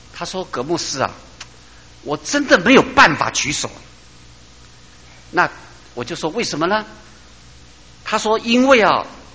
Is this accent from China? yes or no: no; Taiwan; 弟兄姐妹啊，我们从台湾来的好像也有这个问题啊